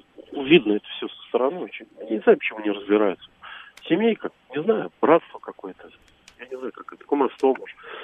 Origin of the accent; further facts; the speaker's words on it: Moscow, Russia; я из Москвы.